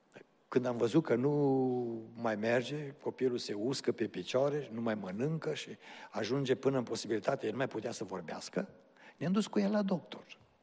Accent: Cluj-Napoca, Cluj County, Romania; originea suntem din Cluj, dar locuiți în orașul acesta? Și am spus, nu locuim oficial, dar aici lucrez.

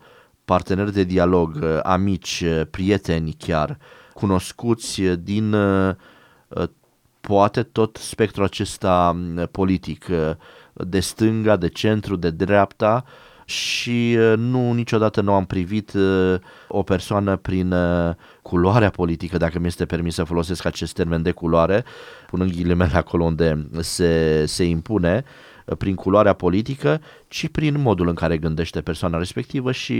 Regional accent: Orăștie, Hunedoara County, Romania; am continuat studiile la un liceu în Orăștie, de unde sunt eu.

